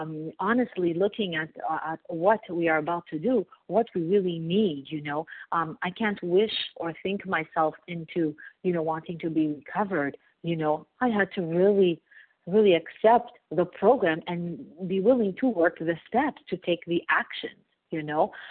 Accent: Montreal, Quebec, Canada; I am from Montreal, Canada.

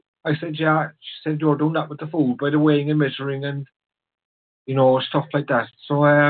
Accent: Ireland; I'm from the Republic of Ireland.

